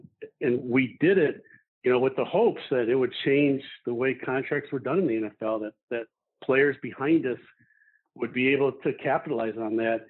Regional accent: Michigan, United States; just growing up in the Michigan football environment.

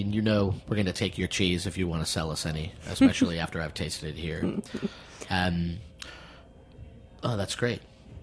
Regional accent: New England, United States; I'm from New England.

